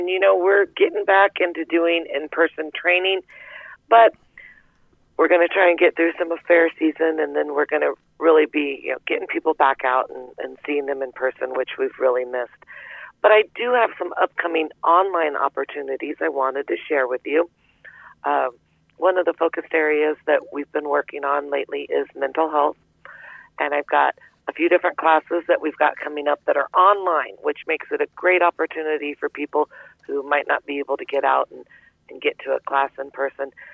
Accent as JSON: {"language": "English", "region": "Iowa", "country": "United States", "tie": "born or raised there", "also_born_or_lived": "Texas", "said": "I grew up in Southwest Iowa. I'm a Taylor County girl by way of a little time in Texas, but Southwest Iowa has always been my home."}